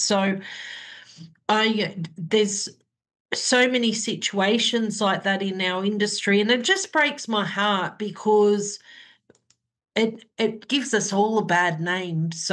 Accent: Outback, Australia; I'm the medium from Outback Australia.

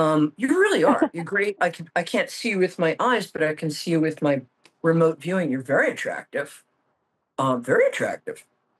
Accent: New York, United States; I'm going to talk really fast, but I'm good at that because I'm a New Yorker.

